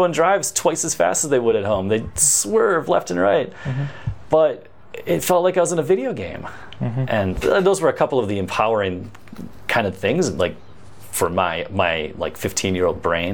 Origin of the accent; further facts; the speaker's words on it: Midwest, United States; which may be a reality for a small handful of people in the country, but not for me, growing up in the Midwest.